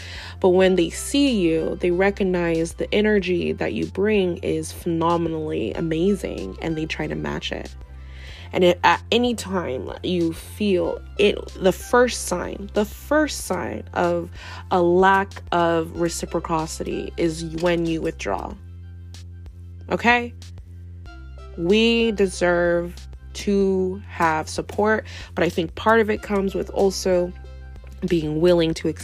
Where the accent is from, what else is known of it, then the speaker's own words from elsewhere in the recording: United States; I'm Black. But I'm Ghanaian American and I have very African, like, Black features.